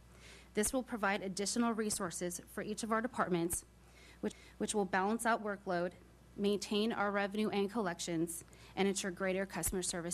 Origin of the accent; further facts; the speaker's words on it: San Jose, California, United States; now in Groveland, United States; I live in Groveland with my husband of 7 years. I was born and raised in San Jose and moved to Tuolumne County in 2006.